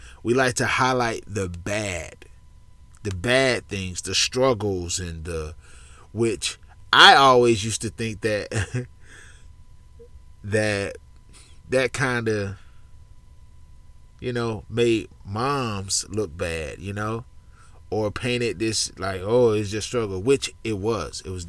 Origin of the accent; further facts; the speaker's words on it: Atlanta, Georgia, United States; I was born in Atlanta, Georgia. I still live in Georgia. I've been in Georgia my whole life.